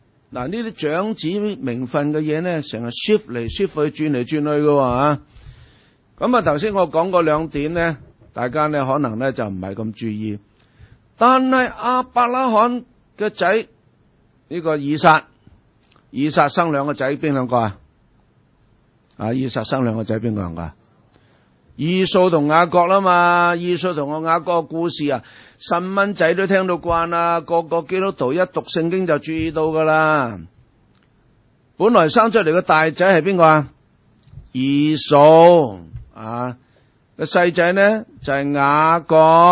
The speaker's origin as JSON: {"language": "Cantonese", "country": "China", "said": "咁我哋中国人呢都有呢个习惯"}